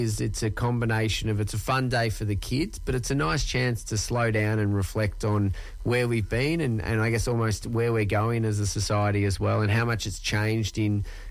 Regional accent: Yarra Glen, Victoria, Australia; Growing up in Yarra Glen, we used to go to Gulf Station when I was at school.

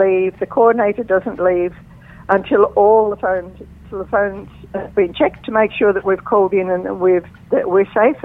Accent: Tasmania, Australia; And I'm from Tasmania, and most of them love Tasmania

